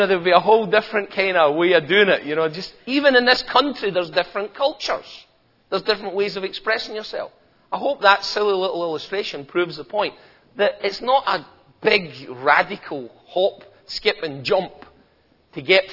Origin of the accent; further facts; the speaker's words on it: Scotland, United Kingdom; Which I have no problem with as a Scotsman.